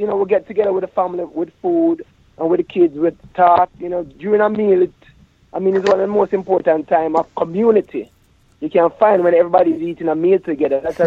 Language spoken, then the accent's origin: English; Jamaica; growing up in Jamaica.